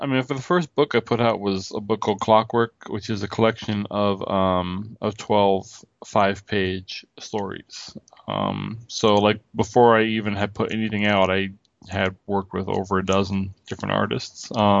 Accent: San Antonio, Texas, United States; born there; now in Indiana, United States; I live in Indiana right now. I was born in San Antonio, Texas, and kind of bounced around quite a bit through my late teens and early adulthood before ending up in Indiana.

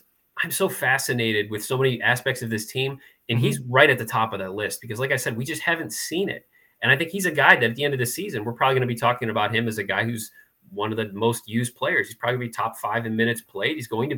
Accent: Toledo, Ohio, United States; My parents went to Bowling Green. I grew up in Toledo.

